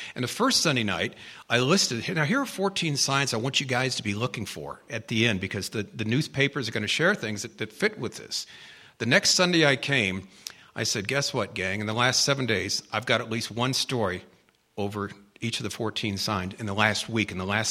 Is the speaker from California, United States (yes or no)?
yes; California, United States; I'm from Southern California, by the way.